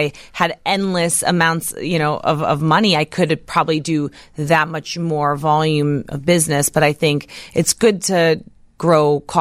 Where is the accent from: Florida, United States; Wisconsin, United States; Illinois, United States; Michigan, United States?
Illinois, United States; Chicago; Well, I mean, I'm born and raised in Chicago.